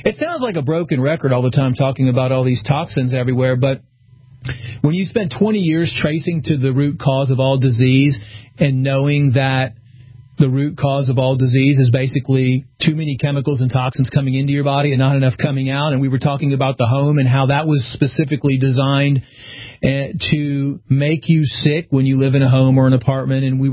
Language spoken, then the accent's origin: English; United States; I'm an American. I was in the military